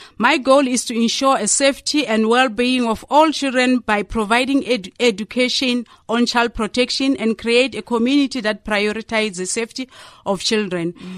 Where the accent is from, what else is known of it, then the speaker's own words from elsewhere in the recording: Bushbuckridge, Mpumalanga, South Africa; now in Mshololozi, South Africa; I was born and raised in a rural area called Mabarule, Bushbuck Ridge site. So I am a typical Shangani lady.